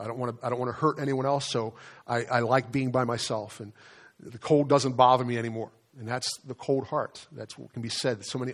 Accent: Delaware, United States; Kirkwood Gardens and Kaimensi Garden, where I grew up down in Delaware

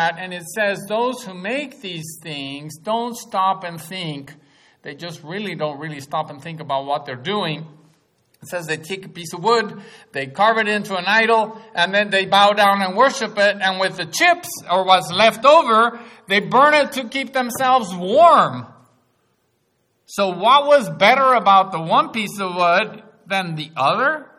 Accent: Mexico; I come from Mexico, you know.

